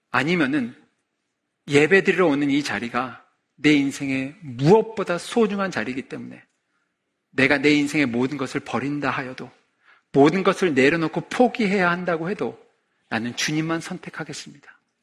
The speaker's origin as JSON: {"language": "Korean", "country": "Argentina", "tie": "born or raised there", "moved": "yes", "said": "제가 아르헨티나에서 자랐습니다. 그러니까 한 곳에 태어나서 8살 때 아르헨티나를 갔죠. 제가 갔던 연도가 86년도였습니다."}